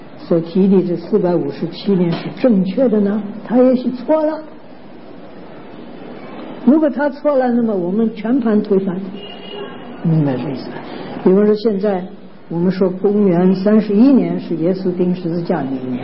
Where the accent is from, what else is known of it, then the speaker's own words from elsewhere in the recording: China; 所以埃及在用 papyrus 的时候，我们中国人已经会做纸张